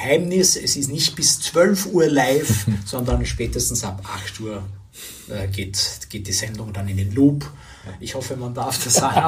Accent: Vienna, Austria; Ich bin Wiener, ja, ich bin in Simmering geboren.

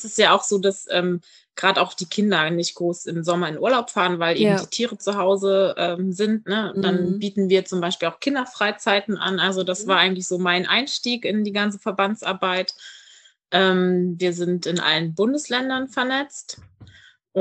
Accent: Saxony, Germany; Ich komme aus Sachsen ursprünglich.

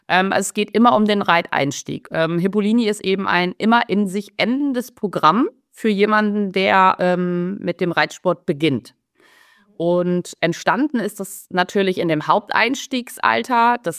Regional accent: Merzen, Lower Saxony, Germany; Ich komme aus Merzen. Das ist ein kleiner Ort im Osnabrücker Land, also in der Nähe von Osnabrück. Schon Niedersachsen, aber ganz an der Grenze zu Nordrhein-Westfalen. Ich bin 42 Jahre alt

